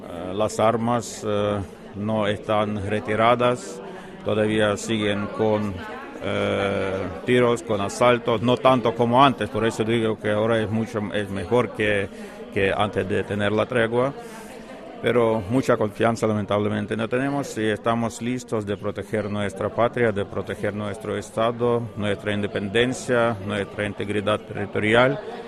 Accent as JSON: {"language": "Spanish", "country": "Ukraine", "said": "porque Rusia aprovechó de la situación que teníamos en este momento en mi país, después de la revolución de la dignidad"}